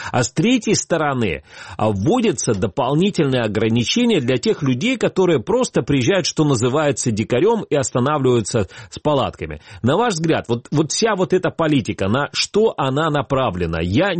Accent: Crimea, Ukraine; ну вот мне, как крымчанин, очень интересно понять логику.

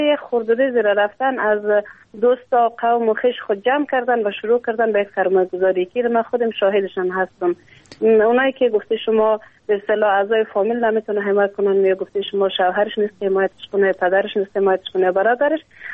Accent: Afghanistan; من این واقعا افتخار دارم که من افغان هستم

